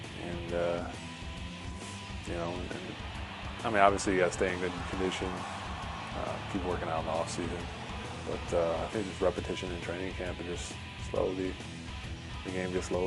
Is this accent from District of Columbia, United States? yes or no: no; Chicago, Illinois, United States; Yeah, I mean, I'm from Chicago, so obviously I watched that rivalry, the Bears and the Packers all my life, so.